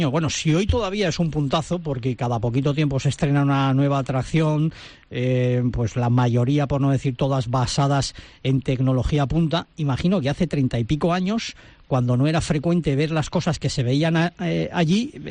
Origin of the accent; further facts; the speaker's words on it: San Sebastián, Basque Country, Spain; Yo como buen donostiarra, toda esa zona de San Juan de Luz, Biarritz hasta Burdeos me parece maravillosa.